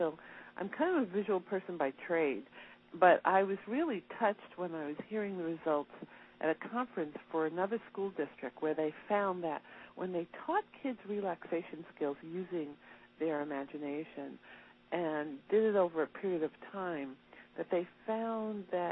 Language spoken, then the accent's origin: English; New York, United States; born there; now in Los Angeles, United States; I'm living in L.A. now, although I'm a New Yorker by birth